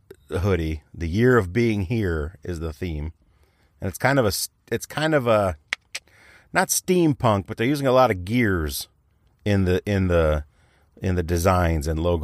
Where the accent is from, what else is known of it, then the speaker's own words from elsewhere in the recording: Chicago, Illinois, United States; We're from Chicago. We can handle this. We're not some thin-blooded Floridians.